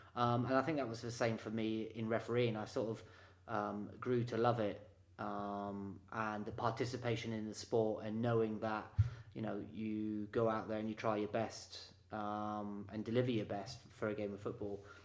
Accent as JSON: {"language": "English", "town": "Plymouth", "region": "South West England", "country": "United Kingdom", "tie": "born or raised there", "said": "I grew up in Plymouth, which is a town down in the West Country of the United Kingdom. So very sort of countryside, think beaches and coastlines, very, very pretty, very nice."}